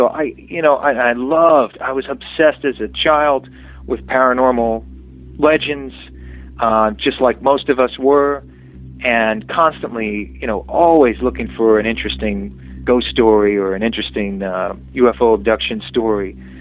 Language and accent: English; Long Island, New York, United States; He suggested to me, because I was from Long Island, that I should make a movie about the Montauk Project.